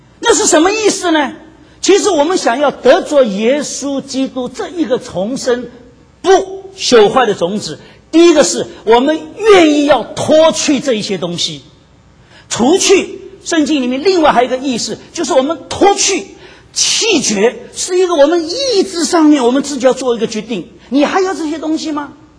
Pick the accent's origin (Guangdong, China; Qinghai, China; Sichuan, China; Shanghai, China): Shanghai, China; 我们上海话讲叫西装必三，我们在座的上海人穿了西装其实是必三